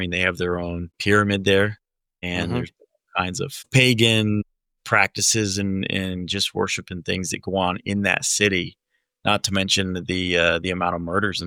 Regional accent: South Africa; Growing up in South Africa

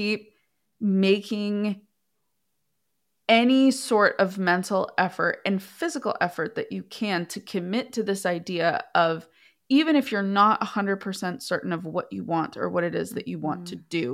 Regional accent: Northeast, United States; Like, I realized, like, I'm from the Northeast. I wanted to get back there

